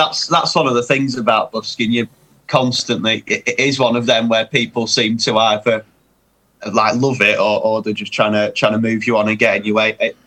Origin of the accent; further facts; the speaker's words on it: North West England, United Kingdom; I'm from Lancashire.